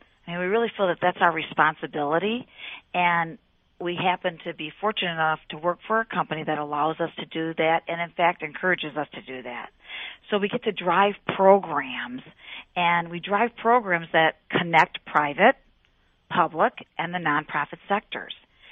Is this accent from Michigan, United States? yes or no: yes; Detroit, Michigan, United States; I was born on on Shane Street in the city of Detroit. My parents owned a tavern. We lived on top, youngest of 10 children. Mm-hmm. So I really grew up in the city